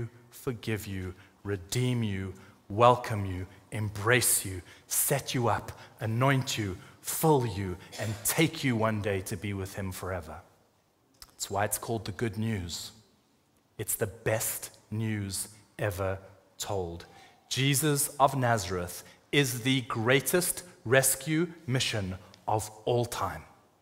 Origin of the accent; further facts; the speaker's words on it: South Africa; moved away; I grew up in South Africa.